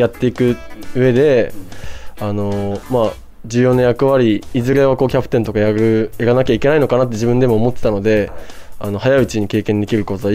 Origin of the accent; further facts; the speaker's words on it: Iwate, Japan; now in Niigata, Japan; はい、地元が岩手県で、地元に近いところがあるので住みやすいです。